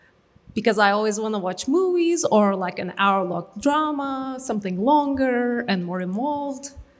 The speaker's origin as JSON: {"language": "English", "country": "Turkey", "said": "I'm from Turkey."}